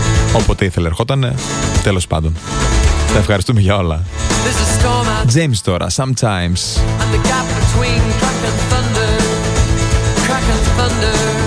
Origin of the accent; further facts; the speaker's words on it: Plagiari, Central Macedonia, Greece; Εγώ, παιδιά, μεγάλωσα στο Πλαγιάρι και κατέβαινα κάθε μέρα στο κέντρο για σκέιτ.